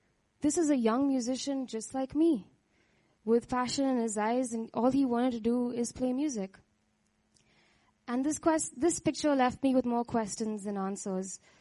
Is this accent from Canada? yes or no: no; Chennai, Tamil Nadu, India; Now, I'm not from Mumbai. I'm actually from Chennai. I grew up with a very doting, supportive family.